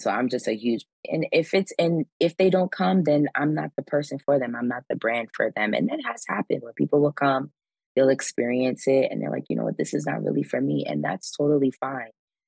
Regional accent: Brooklyn, New York, United States; born there; I'm sorry, I'm Haitian and I was born in Brooklyn, New York.

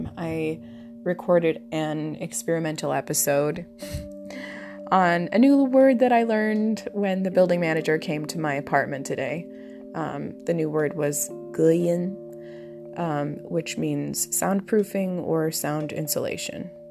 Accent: United States; because I told them I'm American.

